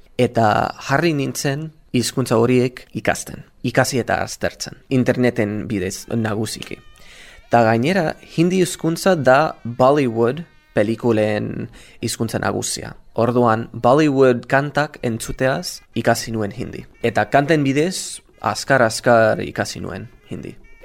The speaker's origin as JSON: {"language": "Basque", "region": "Michigan", "country": "United States", "also_born_or_lived": "Texas", "second_language": "Basque", "lives_now": "Bilbao, Spain", "said": "Michigangoa naiz. Bueno, Texas estatuan jaio nintzen. Baina oein bizi naiz Bilbon, baina lan egiten dut Mungian, institutu batean. Eta bi urte daramatzat hemen bizitzen."}